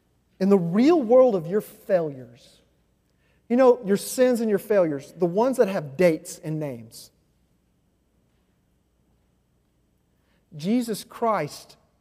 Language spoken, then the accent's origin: English; Arkansas, United States; I mean, I'm from Arkansas, for crying out loud. I mean, it's like the underdog of the United States, okay?